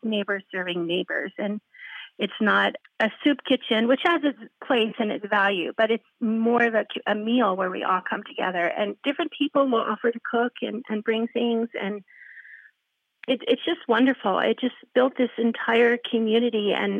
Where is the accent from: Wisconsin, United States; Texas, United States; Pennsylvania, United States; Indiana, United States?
Pennsylvania, United States; Philadelphia; also born or lived in New York City; now in Nelsonville, United States; Coming from the East Coast, I grew up in Philadelphia, I lived in New York City, lived abroad a bunch